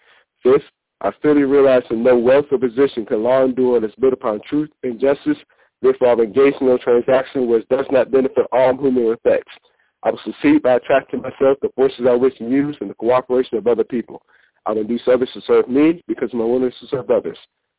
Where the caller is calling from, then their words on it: Jacksonville, Florida, United States; Jacksonville, Florida.